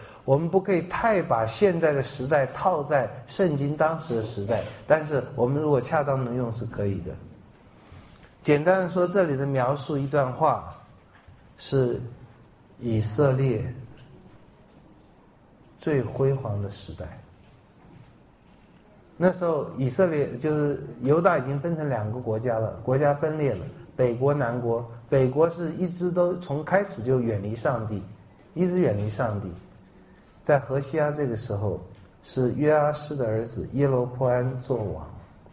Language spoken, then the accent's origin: Chinese; Taiwan